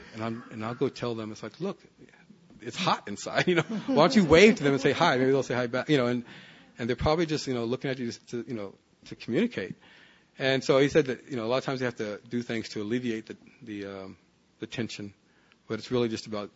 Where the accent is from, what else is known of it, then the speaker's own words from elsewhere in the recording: Houston, Texas, United States; My mother's father worked as a bricklayer, and we grew up in Houston.